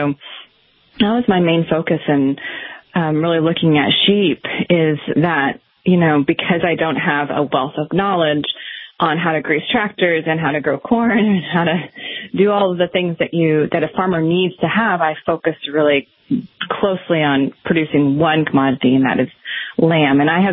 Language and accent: English; Midwest, United States; born there; So because I'm not from an agricultural background, even though I was born in the Midwest, my family was in contracting